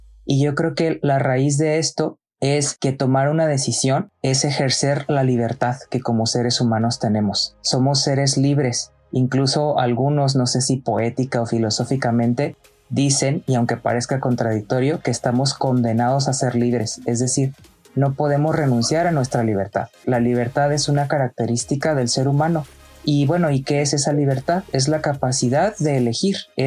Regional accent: Guadalajara, Jalisco, Mexico; now in Ensenada, Mexico; Soy nativo de Guadalajara, pero con mucho tiempo ya he vivido en Baja California.

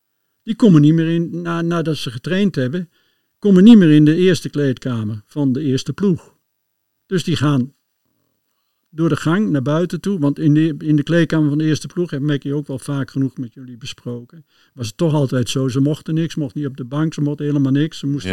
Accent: Netherlands; now in Belgium; Dat wij zo autoritair waren als Nederlanders. En dat was ook wel zo.

